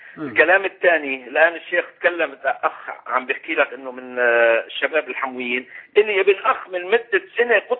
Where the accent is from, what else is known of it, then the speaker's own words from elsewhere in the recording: Syria; moved away; أخي الكريم، أنا سوري وطفلي طالع من سنة 80 من سوريا